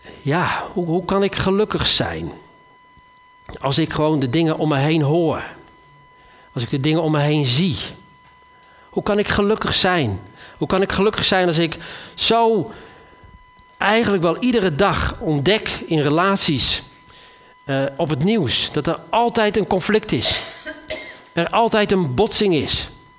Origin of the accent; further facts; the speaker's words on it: Netherlands; Polderen, dat kunnen we toch heel goed als Nederlanders?